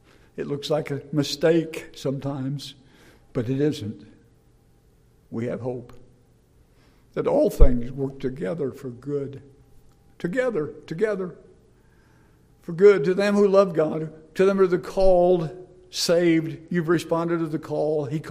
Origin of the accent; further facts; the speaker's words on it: Ottumwa, Iowa, United States; When I was a child, we moved from where I was born in Dowds, Iowa. That's just a spot in southeastern Iowa on the map, to Ottumwa, which is a little bit bigger spot, not much bigger.